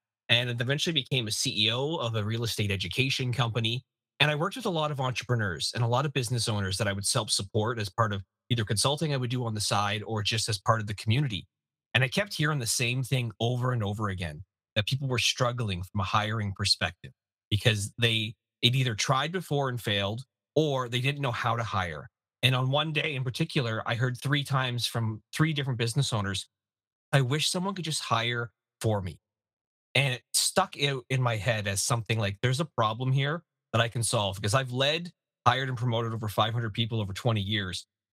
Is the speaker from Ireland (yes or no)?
no; Canada; As a Canadian, I love hockey.